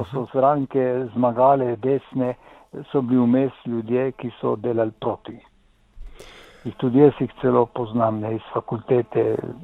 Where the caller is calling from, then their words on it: Koper, Coastal–Karst, Slovenia; iz Kopra. Zelo sem vesel, ko poslušam svojega nekdanjega sošolca iz Vipave